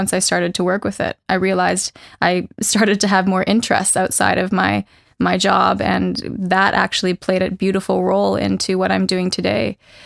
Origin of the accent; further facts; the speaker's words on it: Canada; moved away as an adult; now in Norway; after graduating and came here and found, wow, Norway's a lot more different than I had assumed when I came from Canada.